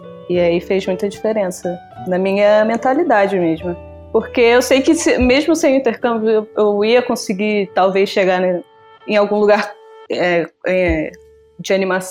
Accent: Niterói, Rio de Janeiro, Brazil; Eu sou de Niterói, na verdade, e aí eu sempre ia lá pro Rio

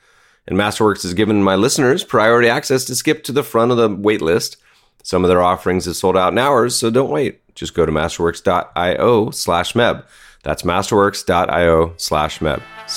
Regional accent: Winston-Salem, North Carolina, United States; I grew up partially in North Carolina, Vaca Road. My grandfather worked at R.J. Reynolds. I went to R.J. Reynolds High School.

